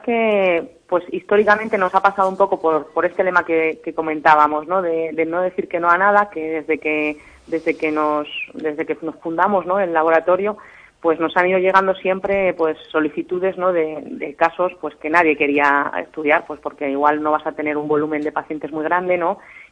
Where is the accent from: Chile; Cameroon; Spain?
Spain; Castile and León; Yo creo que incluso como salmantinos, ¿no?, y como españoles, ¿no?